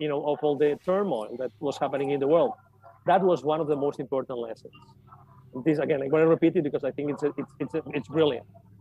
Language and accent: English; Spain; English is a second language; moved away; also born or lived in Latin America; I mean, I'm originally from Spain, from Europe, but I lived in Latin America for many years